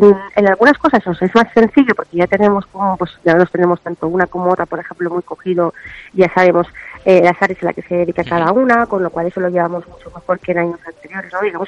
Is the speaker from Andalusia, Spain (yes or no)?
no; Valencian Community, Spain; al final somos los valencianos, somos muy agradecidos para esas cosas.